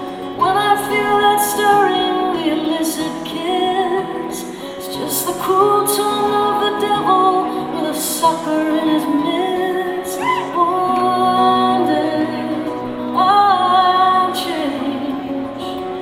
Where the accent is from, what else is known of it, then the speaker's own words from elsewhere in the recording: Atlanta, Georgia, United States; And we're like, we don't know either. We're from Atlanta.